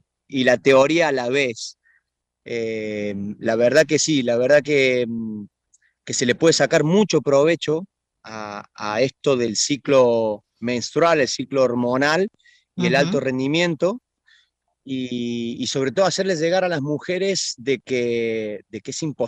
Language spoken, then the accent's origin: Spanish; Córdoba, Argentina; now in Madrid, Spain; soy bastante cordobés. Bueno, hace 15 años que estoy en Madrid, pero que no, argentino.